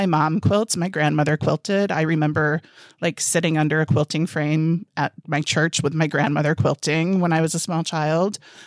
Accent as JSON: {"language": "English", "region": "Michigan", "country": "United States", "tie": "born or raised there", "said": "So I grew up in Southern Michigan and went to Michigan State University"}